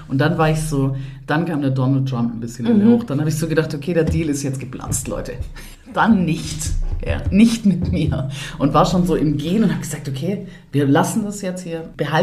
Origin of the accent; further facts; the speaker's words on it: Bad Waldsee, Baden-Württemberg, Germany; da wo ich herkomme, in dem Kaff, das ist so eine, Bad Waldsee.